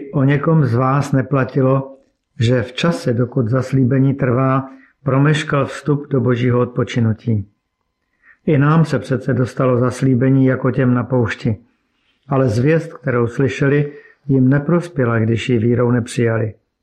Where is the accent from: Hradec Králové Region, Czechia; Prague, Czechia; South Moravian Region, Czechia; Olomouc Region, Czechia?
Prague, Czechia; now in Zlín, Czechia; Původem jsem z Prahy, kde jsem se víc jak 10 let věnoval službě mládeži.